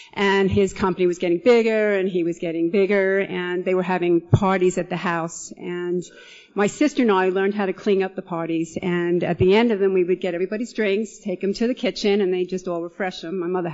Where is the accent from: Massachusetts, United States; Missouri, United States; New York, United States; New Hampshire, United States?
New York, United States; Point Lookout; I was born and raised in Point Lookout, right next to Long Beach, out on Long Island.